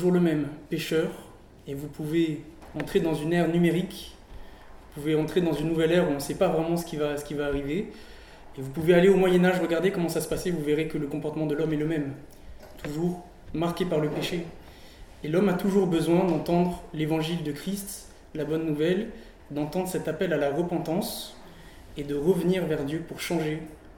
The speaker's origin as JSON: {"language": "French", "country": "Madagascar", "accent": "Malagasy", "said": "malgache, avec l'accent malgache c'est un peu différent, mais bon, on peut pas tout demander."}